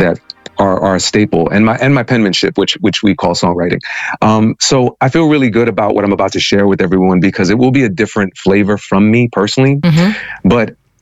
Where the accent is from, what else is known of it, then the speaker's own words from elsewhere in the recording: Jamaica; I mean, I'm from Jamaica. My family's from Jamaica.